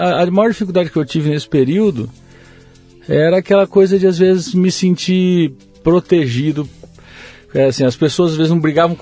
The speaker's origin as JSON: {"language": "Portuguese", "town": "Dourados", "region": "Mato Grosso do Sul", "country": "Brazil", "lives_now": "Campo Grande, Brazil", "said": "Eu nasci em Dourados, Mato Grosso do Sul. É uma cidade próxima a Campo Grande, hoje eu moro em Campo Grande"}